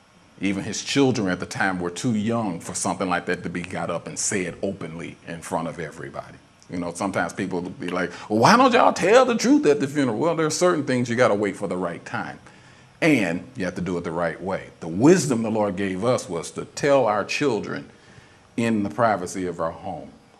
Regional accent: St. Louis, Missouri, United States; I remember growing up in St. Louis, Missouri, and sometimes there were people whose lives were out front at church.

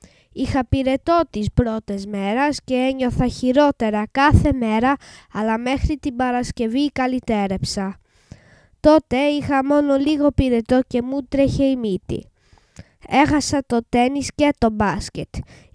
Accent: United Kingdom; Greek is a second language; είμαι Άγγλος και είμαι 11 χρονών. Η μαμά μου όμως είναι Ελληνίδα

